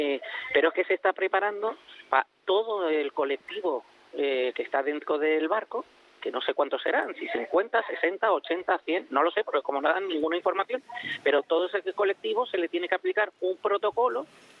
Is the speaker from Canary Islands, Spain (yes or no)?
yes; Canary Islands, Spain; yo creo que como canario